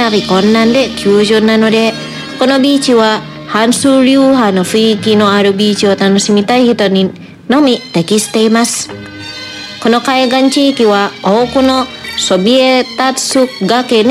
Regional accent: Indonesia; Japanese is a second language; 皆さん、私はインドネシアです。

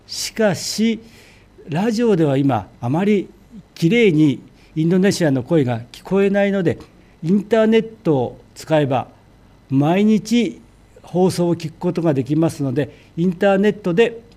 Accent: Shizuoka, Japan; 静岡県から来ました

